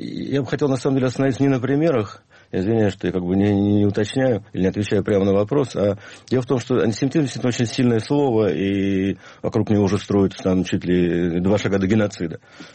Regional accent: Moscow, Russia; Я москвич, да.

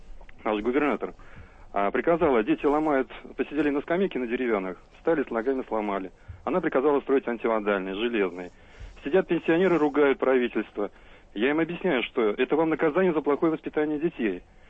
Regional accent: Saint Petersburg, Russia; мы из Санкт-Петербурга

